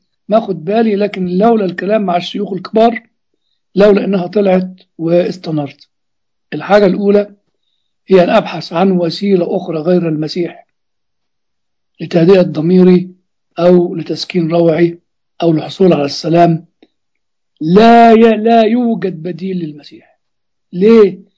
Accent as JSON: {"language": "Arabic", "region": "Upper Egypt", "country": "Egypt", "said": "وعندنا في الصعيد يروح يضربوا خرطوش ونار"}